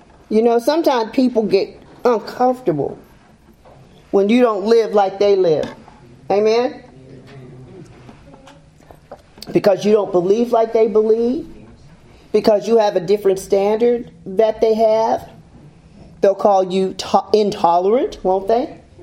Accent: Greensburg, Pennsylvania, United States; I grew up in Antioch Baptist Church in Greensburg, Pennsylvania.

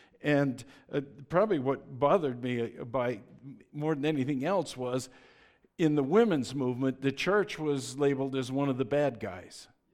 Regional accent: Boulder, Colorado, United States; not only did I grow up in the 60s and 70s, but I grew up in Boulder in the 60s and 70s.

